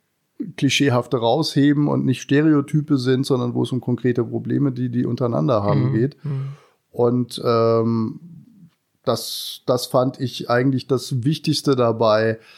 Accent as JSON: {"language": "German", "country": "Germany", "tie": "born or raised there", "moved": "as an adult", "said": "ich bin damals von da, wo ich aufgewachsen bin, das war ein kleiner Ort an der Schweizer Grenze, nach München gegangen, nach meinem Abitur"}